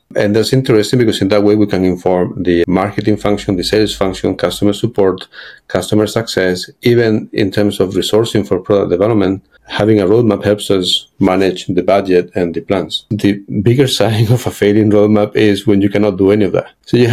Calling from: Spain; I'm calling from Spain.

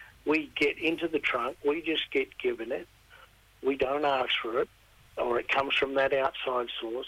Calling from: Narromine, New South Wales, Australia; I'm in my own hometown of Narromine in Wiradjuri country

